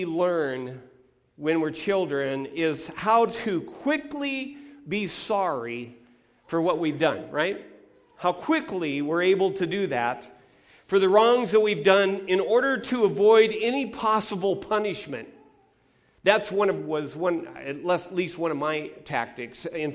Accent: Mountlake Terrace, Washington, United States; I grew up in Mount Lake Terrace, which was right near Edmonds, Washington

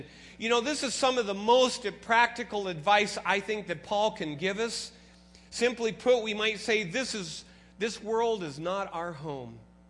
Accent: United States; I'm an American. I can prove I'm American.

